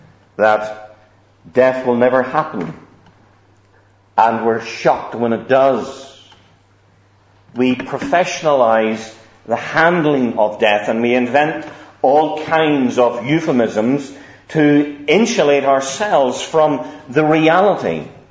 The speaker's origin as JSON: {"language": "English", "region": "Northern Ireland", "country": "United Kingdom", "tie": "born or raised there", "accent": "Essex", "moved": "yes", "said": "It's 20 some odd years since I've actually lived there, and that's why my Essex accent is so strong. But in the country town where I lived"}